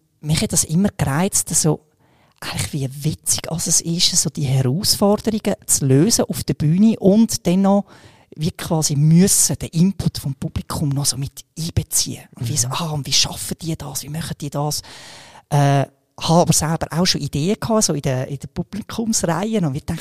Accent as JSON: {"language": "German", "region": "Aargau", "country": "Switzerland", "said": "Also als Aargauer, oder?"}